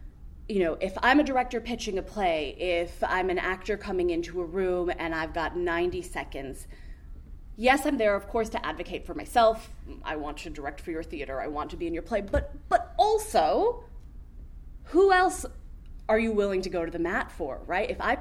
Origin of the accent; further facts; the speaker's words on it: Chicago, Illinois, United States; I know that I'm privileged in that I come from Chicago. It is a very saturated theater market.